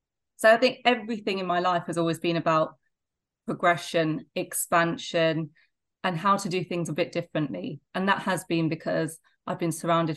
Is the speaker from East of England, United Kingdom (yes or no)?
yes; East of England, United Kingdom; I grew up in Essex, where I still live, in a loving family